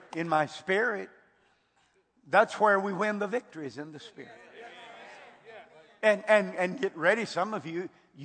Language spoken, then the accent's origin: English; Texas, United States; I'm from Texas. I wear boots.